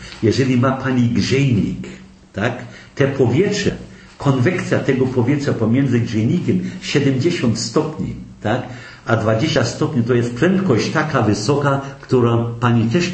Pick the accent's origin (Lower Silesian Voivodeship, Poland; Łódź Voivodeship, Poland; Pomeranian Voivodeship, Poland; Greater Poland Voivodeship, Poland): Pomeranian Voivodeship, Poland; Gdańsk; Polish is a second language; Jestem gdańszczaninem, urodzony w Gdańsku. Nauczyłem się języka polskiego od 45 do 57. Tak? I dlatego nie mam problemów z mową polską, tak? Aby nie tyle tej mowy używam jak niemiecki lub angielski, tak? Ale ja jestem gdańszczaninem